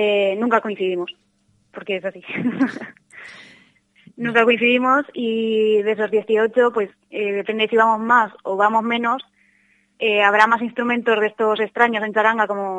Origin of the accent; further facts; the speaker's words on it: La Roda, Castilla-La Mancha, Spain; Sí, tiene gente, la mayoría somos del pueblo, pero sí que tiene gente de Albacete, de Munera o de Quintanar del Rey.